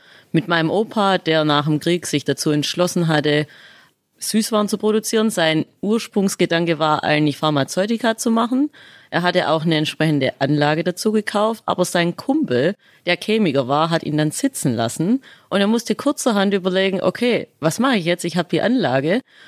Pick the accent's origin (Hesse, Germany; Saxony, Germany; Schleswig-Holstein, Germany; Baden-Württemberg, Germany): Baden-Württemberg, Germany; accent: Swabian; ich bin eigentlich Schwabe. Deswegen habe ich auch den Dialekt, weil ich aus dem Ostalbkreis komme und nicht aus dem Hohenloher Kreis. … mit 34 Jahren